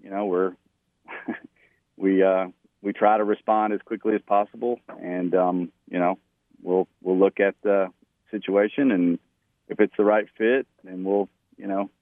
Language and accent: English; Mobile, Alabama, United States; You know, Mobile is my hometown. Got a lot of family that's still there. You know, no matter where we go, it's Mobile is always our home.